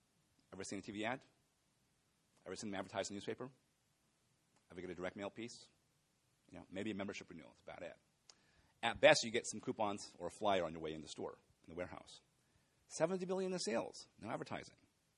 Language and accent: English; San Diego, California, United States; But the whole industry was started by Sol Price in my hometown, San Diego.